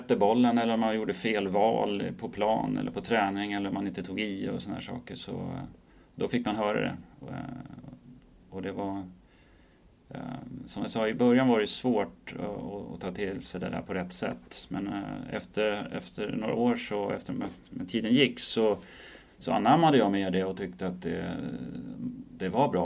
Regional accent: Sweden; Precis som det är hemma i Sverige.

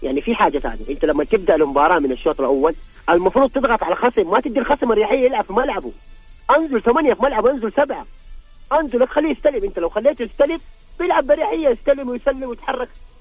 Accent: Saudi Arabia; يعني ذول اثنين من افضل الاظهر عندنا في السعوديه صراحه

